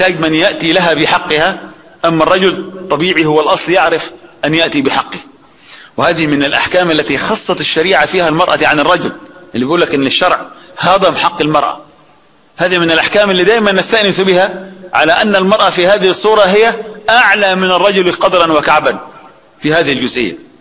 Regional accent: Upper Egypt, Egypt; اللي هي يسموها عندنا في الصعيد أو أخوانا الفلاحين الداية،

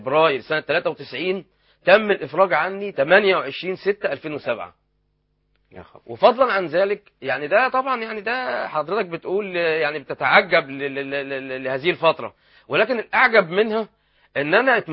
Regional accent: Abu Zaabal, Qalyubia, Egypt; انا اصلا يعني مسقط راسي ومحل اقامتي ابو زعبل البلد، وساكن في ابو زعبل البلد في شارع اسمه شارع الكركات، وشارع وساكن في مؤخره شارع الكركات الذي يفصل بينه وبين ليمان ابو زعبل عده امتار.

